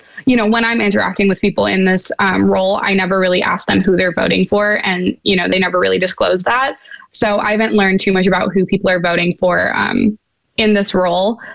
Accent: Missouri, United States; I'm from Missouri, and I know for absentee voting before, you would have to have a legitimate reason.

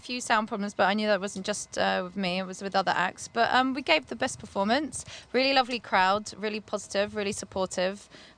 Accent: Bishop's Stortford, East of England, United Kingdom; I'm actually from Bishop Stortford, so just down the road, not far.

